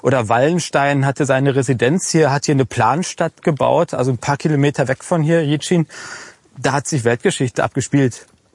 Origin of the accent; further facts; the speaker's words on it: North Rhine-Westphalia, Germany; ich bin eigentlich geboren im Ruhrgebiet, aber aufgewachsen im Münsterland, also auf der anderen Seite der Bundesrepublik, quasi in Sichtweite der holländischen Grenze.